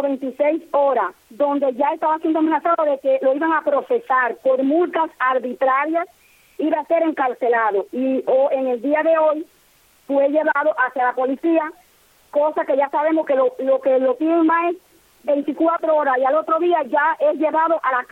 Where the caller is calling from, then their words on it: Palma Soriano, Santiago de Cuba, Cuba; Le estoy hablando de mi vivienda aquí en Palma Soriano